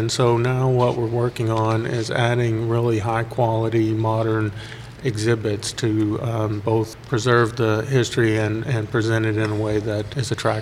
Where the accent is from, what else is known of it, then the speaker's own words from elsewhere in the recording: Arkansas, United States; now in Houston, United States; Well, I'm originally from Arkansas, but I moved to Houston.